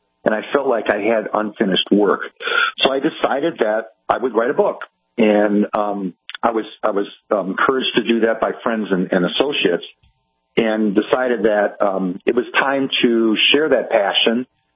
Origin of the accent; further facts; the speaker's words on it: Cleveland, Ohio, United States; moved away as an adult; also born or lived in Kansas City / Louisville / Missouri / Northern Michigan; decided that in order for me to grow it, I have to leave Cleveland, my hometown, and moved to Kansas City and worked for a big, large healthcare system there for 10 years, and then to Louisville and back to rural Missouri